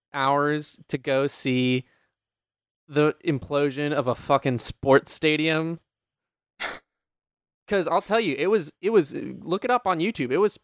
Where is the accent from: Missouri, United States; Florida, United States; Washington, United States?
Washington, United States; Kirkland; at the wing place in my hometown of Kirkland, mm-hmm. Washington